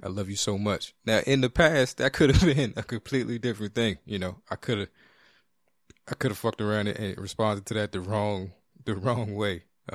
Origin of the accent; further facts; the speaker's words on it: East Coast, United States; And, you know, I come from the East Coast, so I'm not used to being in a place where, you know, what we got did what we did.